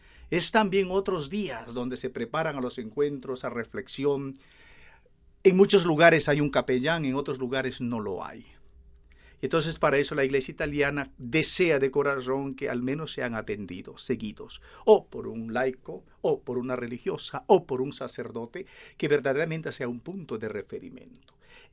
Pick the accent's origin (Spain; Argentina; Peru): Peru; Naturalmente soy el primer peruano que ha tenido esta responsabilidad